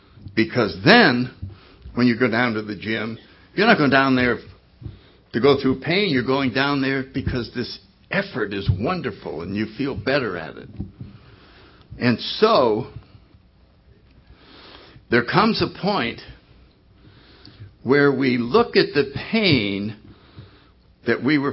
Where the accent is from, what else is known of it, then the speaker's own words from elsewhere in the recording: Connecticut, United States; I give you 49 states, God. I got Connecticut. I grew up in Connecticut.